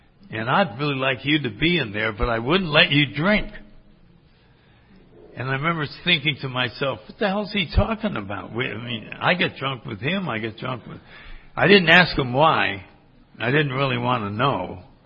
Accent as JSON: {"language": "English", "region": "Connecticut", "country": "United States", "tie": "born or raised there", "said": "I grew up in Connecticut, and I saw pictures of palm trees."}